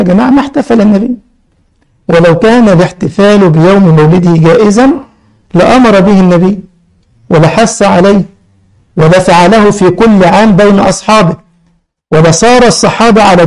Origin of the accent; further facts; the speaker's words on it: Egypt; والبدوي اللي عندنا في مصر وسيد المرسى أبو العباس